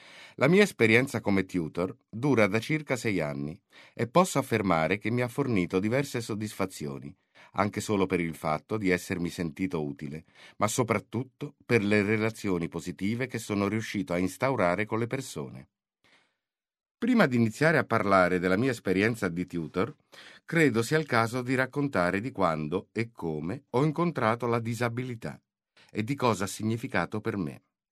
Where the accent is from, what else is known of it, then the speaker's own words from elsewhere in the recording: Bentivoglio, Emilia-Romagna, Italy; born there; Sono nato a Bentivoglio il 24 settembre 1971